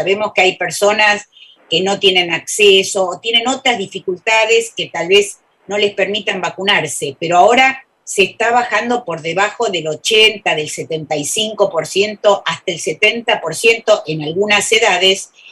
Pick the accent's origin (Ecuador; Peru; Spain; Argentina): Argentina; Banfield, Buenos Aires Province; yo me acuerdo cuando era chiquita, vivía en Banfield